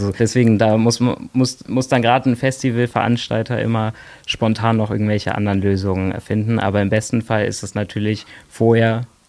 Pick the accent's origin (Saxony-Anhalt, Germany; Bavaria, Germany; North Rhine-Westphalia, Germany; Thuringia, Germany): North Rhine-Westphalia, Germany; Bonn; als Bonner und der hier in der Region aufgewachsen ist